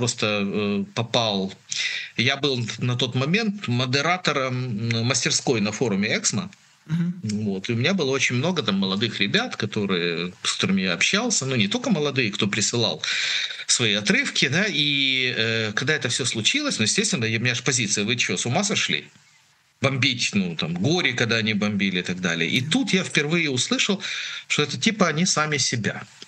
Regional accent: Ukraine; я Днепровский, да, я родился в Украине, вырос, я родился в русскоязычной семье. Но я разумею дуже там, гарно украинскую мову, я размовляю украинскую мову, да?

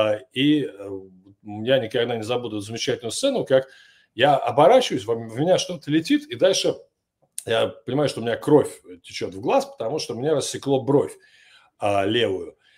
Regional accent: Russia; Соответственно, моя страна Россия, значит, да, я из России.

